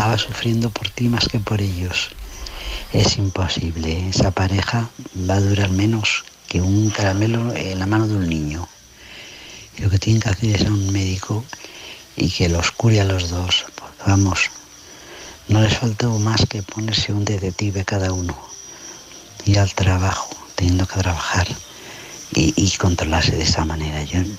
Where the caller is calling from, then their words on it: León, Castile and León, Spain; de León otra vez.